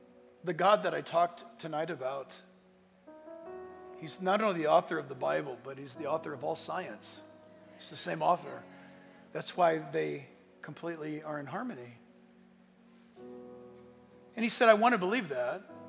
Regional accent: United States; and they were asking for our autograph because we're Americans.

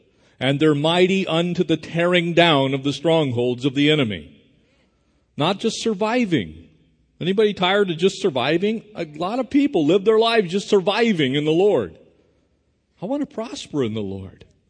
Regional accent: California, United States; be one of those guys that's had the blessing of living here in Southern California my entire life. I was born in San Diego County.

